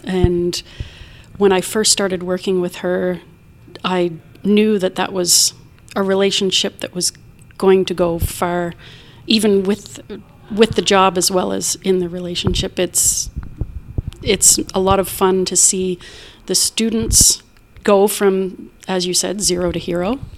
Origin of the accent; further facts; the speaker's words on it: Kingston, Nova Scotia, Canada; I grew up in Kingston, Nova Scotia, which is right across the river from 14 Wing Greenwood.